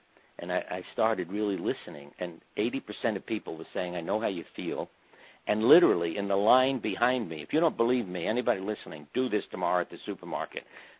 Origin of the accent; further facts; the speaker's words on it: Connecticut, United States; People often ask me where I'm from, and I tell them I'm from Connecticut.